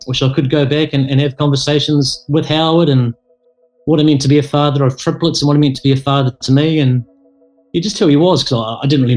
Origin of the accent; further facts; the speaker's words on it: Dunedin, Otago, New Zealand; We grew up in South Dunedin, a 5-minute cruise to the beach, St Kilda, St Clair beaches, the Esplanade there where we just ran free. Brought up in a Catholic environment, so every Sunday we'd go to church.